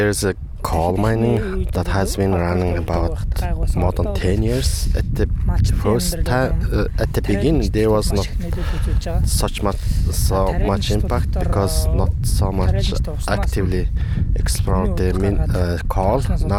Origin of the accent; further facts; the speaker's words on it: Mongolia; English is a second language; I come from Mongolia. I'm working with the Nature Conservancy of the Mongolia program.